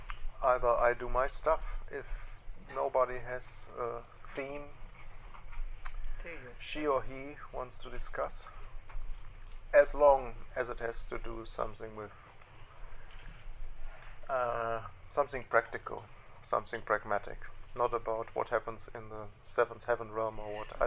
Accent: Sydney, New South Wales, Australia; I came from Sydney and was in a different community, a smaller community

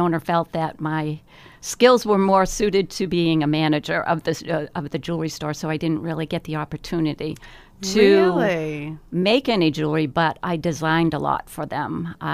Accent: Westwood, Massachusetts, United States; I grew up in Westwood.

